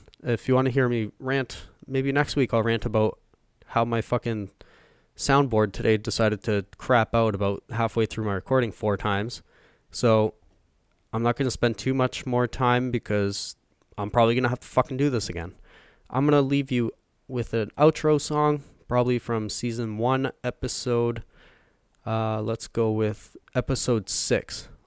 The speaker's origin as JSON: {"language": "English", "country": "Canada", "said": "Well, I mean, we're Canadian"}